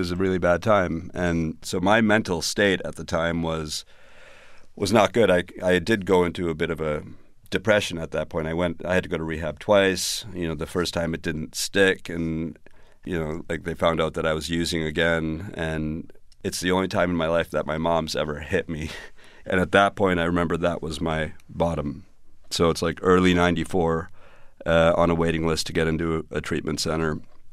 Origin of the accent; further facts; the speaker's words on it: Toronto, Ontario, Canada; I was born in Toronto. My parents emigrated from Pakistan a couple years before I was born.